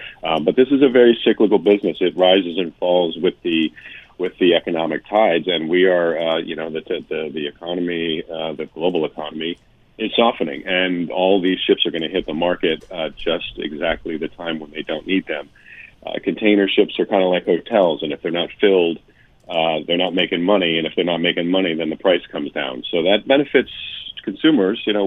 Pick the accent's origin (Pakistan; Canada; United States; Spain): United States; St. Louis, Missouri; So Mayview stuck out to me because because I'm from St. Louis.